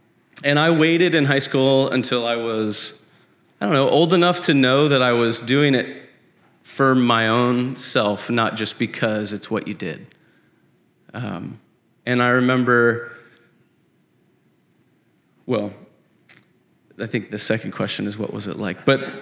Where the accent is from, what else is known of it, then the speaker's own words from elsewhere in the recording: Jamaica; born there; I was born in Jamaica.